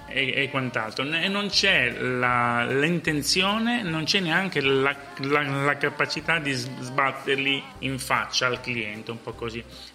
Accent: Sicily, Italy; born there; also born or lived in Palermo; la mia città è Palermo, quella che ho deciso che è la mia città, perché non sono nato a Palermo, sono nato in provincia di Enna. Nei miei ricordi, nella mia infanzia, nella mia identità c'è la Sicilia intera

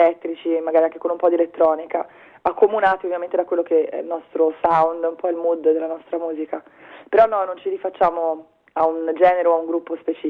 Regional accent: Florence, Tuscany, Italy; now in Bologna, Italy; mi sono spostata da Firenze qui proprio perché la scena musicale emiliana la trovavo molto interessante e ho pensato che mi sarebbe piaciuto vivere qua

